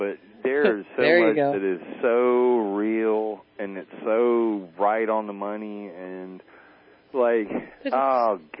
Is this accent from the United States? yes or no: yes; the South, United States; Sorry, I grew up in the South. Like, my hometown is 60% black people.